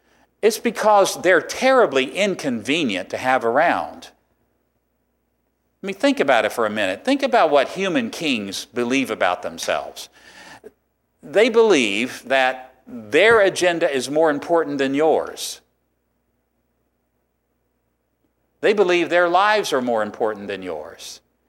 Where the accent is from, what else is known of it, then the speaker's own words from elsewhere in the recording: Virginia, United States; I come from Virginia.